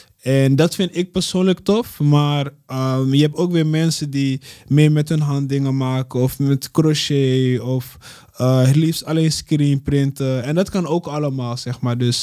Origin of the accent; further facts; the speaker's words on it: Amsterdam, North Holland, Netherlands; Dus ik kom uit Amsterdam-Oost, Ghanese achtergrond.